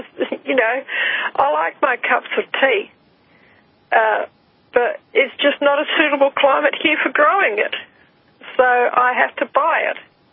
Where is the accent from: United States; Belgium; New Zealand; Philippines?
New Zealand; Rotorua, Bay of Plenty; When I was growing up in Rotorua in New Zealand, okay, I grew up among the Maori people